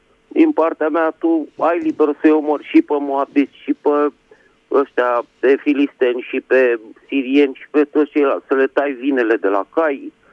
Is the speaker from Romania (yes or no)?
yes; Bucharest, Romania; din București.